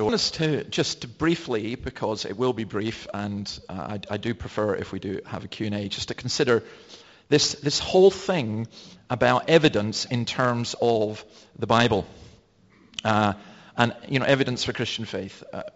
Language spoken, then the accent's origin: English; Scotland, United Kingdom; I'm a Scottish Presbyterian